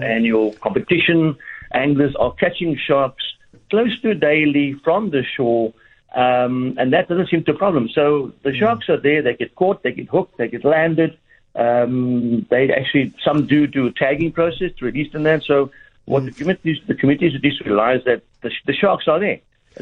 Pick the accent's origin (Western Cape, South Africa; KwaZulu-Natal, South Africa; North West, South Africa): Western Cape, South Africa; Cape Town; And bear in mind, I grew up on Strandfontein Beach. You know, I fished there from young already.